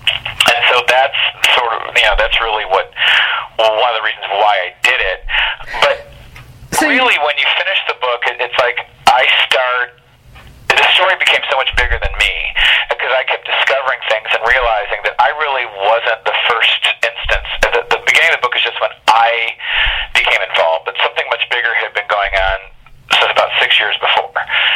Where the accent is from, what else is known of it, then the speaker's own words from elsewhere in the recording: Detroit, Michigan, United States; because I'm 53, and, you know, I was raised in Detroit by two people that were police officers when they met.